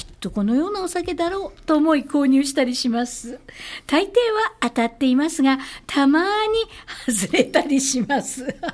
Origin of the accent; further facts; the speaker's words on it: Nishinomiya, Hyogo, Japan; born there; 私は西宮生まれの都ですので、西宮の蔵の蔵開きにはいずれも参加させてもらったことがあります。